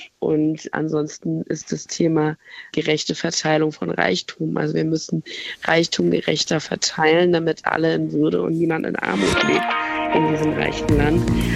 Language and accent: German; Frankfurt, Hesse, Germany; gerade als Frankfurterin